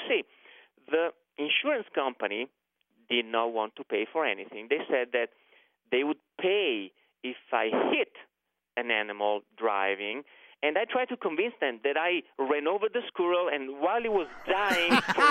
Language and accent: English; Bergamo, Lombardy, Italy; English is a second language; Well, my family's from Sicily, but I come from northern Italy, a place called Bergamo, 30 miles northeast of Milan.